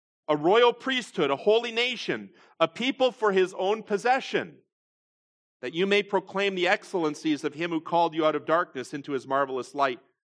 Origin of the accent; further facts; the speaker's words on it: Canada; born there; There are many countries that I could have been born in. But I was born as a Canadian.